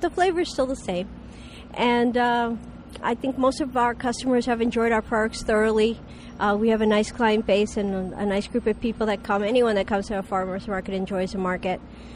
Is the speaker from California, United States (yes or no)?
no; Nazareth, Pennsylvania, United States; I'm the owner of Patches of Star Dairy. I come from Nazareth, Pennsylvania